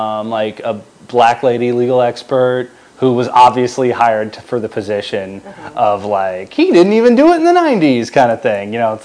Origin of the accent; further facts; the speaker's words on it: United States; At least your self-esteem as an American, knowing that this, you know, reality television star is representing us on the world stage.